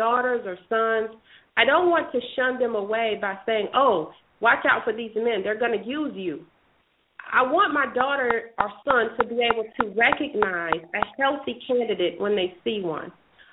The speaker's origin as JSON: {"language": "English", "region": "the South", "country": "United States", "tie": "born or raised there", "said": "and I grew up in the South by my grandmother"}